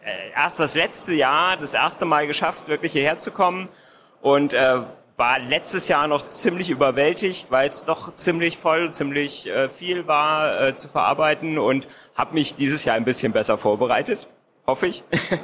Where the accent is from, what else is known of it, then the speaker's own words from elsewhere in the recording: Hesse, Germany; ich komme aus Nordhessen